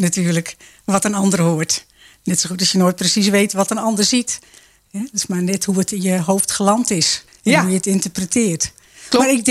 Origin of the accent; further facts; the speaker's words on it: Nijkerk, Gelderland, Netherlands; also born or lived in Amersfoort; now in Zeewolde, Netherlands; Ik ben geboren in Amersfoort, maar daar was ik maar kort, 2 weken in het ziekenhuis. En toen met mijn ouders heb ik in Nijkerk gewoond. Tot mijn 33ste